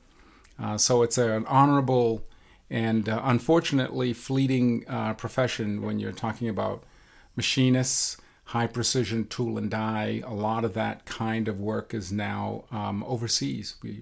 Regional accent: Duxbury, Massachusetts, United States; Certainly. I am from Duxbury. I am the oldest of six.

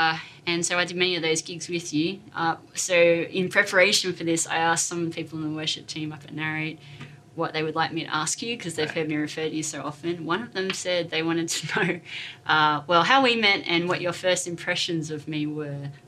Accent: Australia; We might need a translator because we're both Australian.

